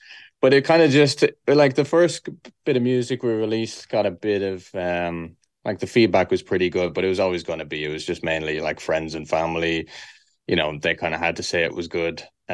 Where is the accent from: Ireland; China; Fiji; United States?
Ireland; Kilkenny, Leinster; We're both from Kilkenny, I guess. People oftentimes think we're from like the US or Canada just because of the name and like the type of music or whatever. But yeah, we're both Kilkenny men.